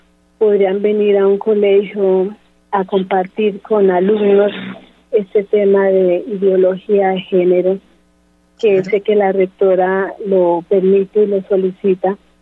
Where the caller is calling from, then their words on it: Bogotá, Colombia; aquí de Bogotá.